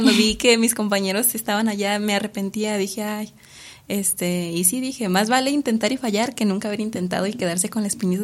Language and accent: Spanish; Cuauhtémoc, Durango, Mexico; De Cuauhtémoc, Durango. De allá.